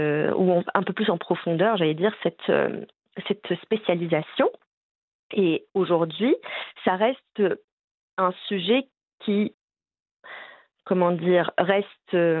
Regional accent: Morocco; moved away as an adult; now in France; Je suis née et j'ai grandi au Maroc, puis j'ai obtenu mon baccalauréat et je suis allée m'installer à Paris.

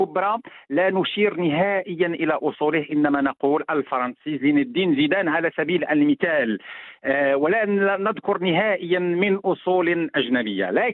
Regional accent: Morocco; moved away as an adult; now in France; أنا لست بأصول مغربية، أنا مغربي سيدتي. أنا قضيت يعني نصف حياتي في المغرب، أنا ولدت في المغرب، تلقيت دراساتي الجامعية والابتدائية والإعدادية والثانوية بالمغرب، أنا حاصل على الإجازة في القانون العام بجامعة محمد الخامس بالمغرب

